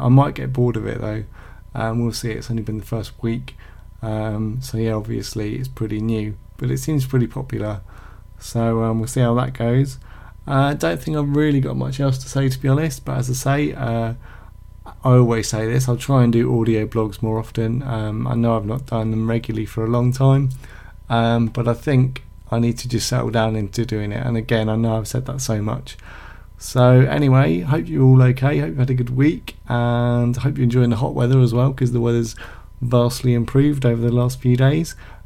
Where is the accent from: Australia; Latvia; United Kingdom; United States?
United Kingdom; that's all part of being British